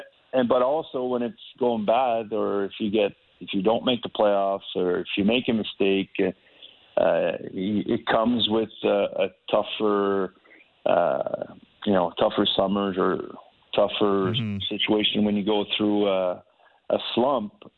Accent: Montreal, Quebec, Canada; playing in my hometown in Montreal was a dream come true

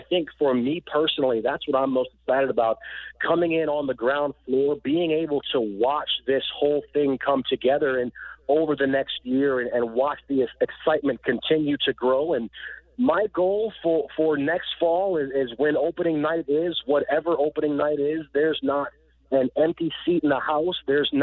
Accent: Detroit, Michigan, United States; Yeah, I mean, the Detroit, obviously, number one, because it's my hometown.

